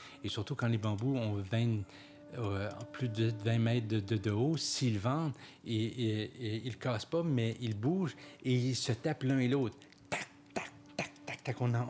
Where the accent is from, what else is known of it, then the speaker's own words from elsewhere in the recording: Quebec, Canada; born there; Je suis gaspésien de naissance.